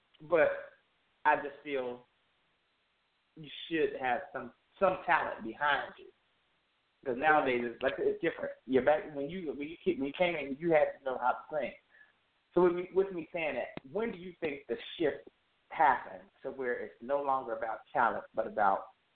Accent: Cincinnati, Ohio, United States; born there; Now, that's what I was born in Cincinnati.

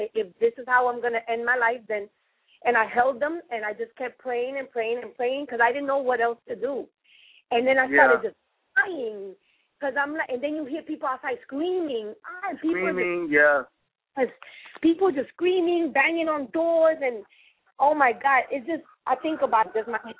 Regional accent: New York City, New York, United States; It definitely changed my feeling about New York. I'm not going to lie. You know, ever since that happened, I really wanted to get out of New York. And I'm a New Yorker.

